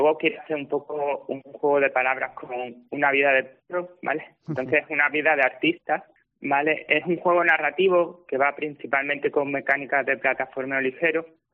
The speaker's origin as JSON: {"language": "Spanish", "region": "Andalusia", "country": "Spain", "said": "Y que decía un poco de nosotros como andaluces"}